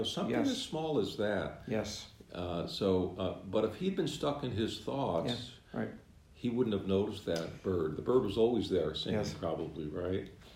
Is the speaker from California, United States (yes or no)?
no; Chicago, Illinois, United States; I mean, I'm from Chicago. And from a kind of tough part of the north side of Chicago is where I grew up.